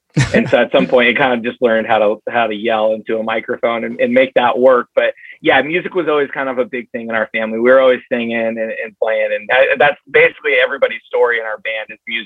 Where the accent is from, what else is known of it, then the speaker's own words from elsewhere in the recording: San Diego, California, United States; Growing up in San Diego is awesome, dude. I mean, and so we're up in North County, San Diego, and it's a rad place called, we're in Escondido, San Marcos area, and it's just like a nice little town.